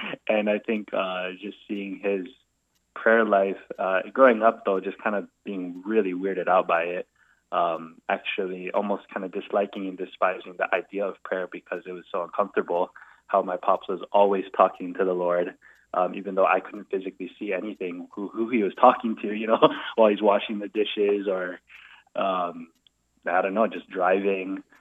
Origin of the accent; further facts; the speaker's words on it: Honolulu, Hawaii, United States; I grew up in Nu'uanu, up the hill on Aleva Heights, and playing, running around in the valley in Pu'unui.